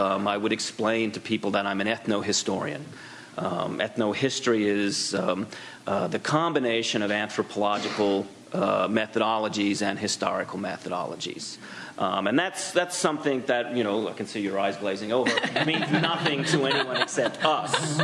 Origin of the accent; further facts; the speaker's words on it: Australia; now in United States; Now, I'm originally from Australia. I'm one of these troublemaking immigrants that you often hear about in the news. Dangerous ideas. And my wife's American. My kids are growing up American. But I grew up in Australia